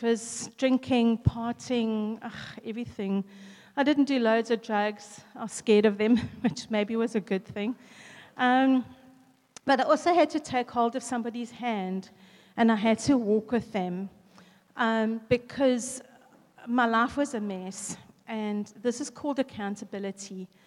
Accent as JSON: {"language": "English", "town": "East London", "region": "Eastern Cape", "country": "South Africa", "tie": "born or raised there", "said": "I grew up in East London. I got a job in Pick and Pay, East London, as a cashier"}